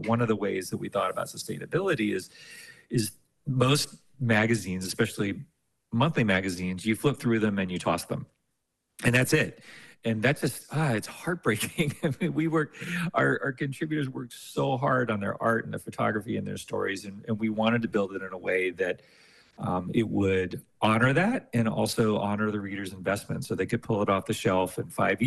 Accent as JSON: {"language": "English", "region": "Washington, D.C. area", "country": "United States", "tie": "born or raised there", "said": "No, I grew up outside Washington, D.C."}